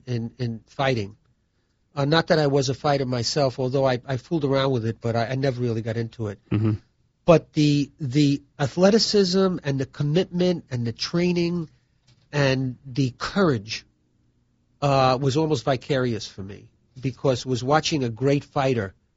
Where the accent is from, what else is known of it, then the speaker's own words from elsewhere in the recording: Bronx, New York, United States; I grew up in the Bronx, and you were defined by your environment, by how good a ball player you were.